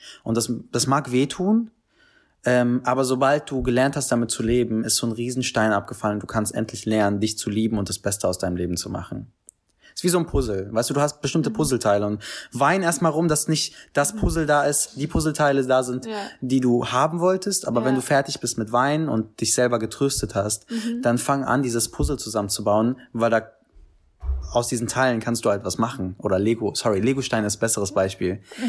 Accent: Berlin, Germany; ich bin in Kreuzberg aufgewachsen, das ist meine Story

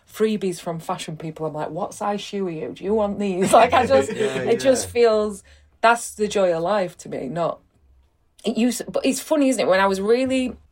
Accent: Rotherham, Yorkshire and the Humber, United Kingdom; I did have this T-shirt that said Rotherham is the new Berlin

